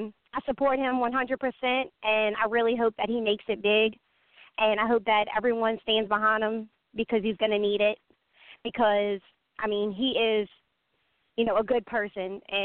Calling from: Louisiana, United States; I'm calling from Louisiana.

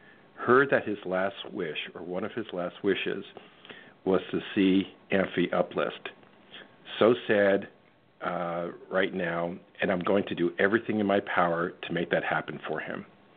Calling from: Renton, Washington, United States; from Renton, Washington.

